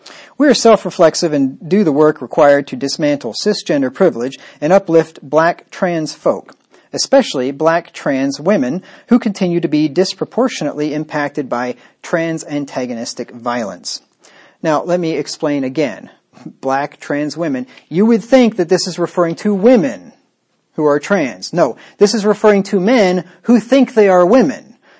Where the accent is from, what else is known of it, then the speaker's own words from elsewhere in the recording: Pennsylvania, United States; This is a school in Pennsylvania. So we got two here in my home state.